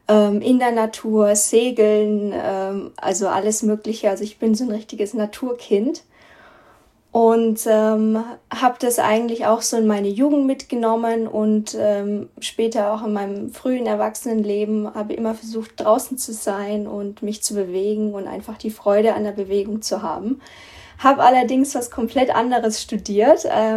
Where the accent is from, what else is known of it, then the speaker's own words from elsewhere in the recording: Austria; also born or lived in Switzerland / Belgium; now in Germany; Ich habe in München studiert und natürlich dann dort auch gearbeitet. Bin aber aufgewachsen in Österreich, in der Schweiz, in Belgien, war auch in den USA für ein Jahr für mein Studium als Austausch, war auch in Australien unterwegs